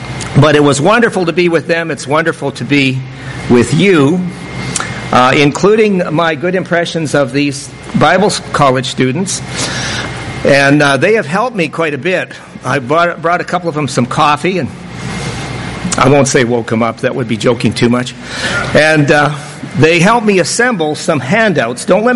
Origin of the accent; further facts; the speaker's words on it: Western Canada, Canada; I'm from Western Canada.